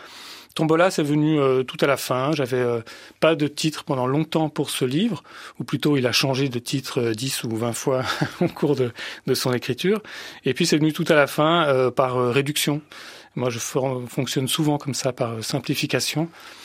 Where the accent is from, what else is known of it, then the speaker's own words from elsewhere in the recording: Romandy, Switzerland; on est suffisamment bien placé en tant que Suisse romand pour s'entendre dire qu'on ne parle pas tout à fait français.